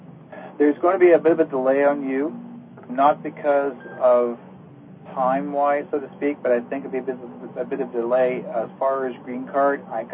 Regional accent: Canada; basically I'm a Canadian.

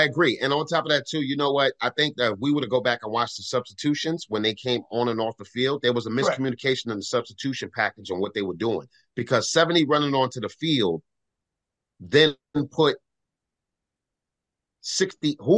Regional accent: New York, United States; Well, you know, as a New Yorker, Tony, the big talk in New York City right now is it's not Aaron Rodgers.

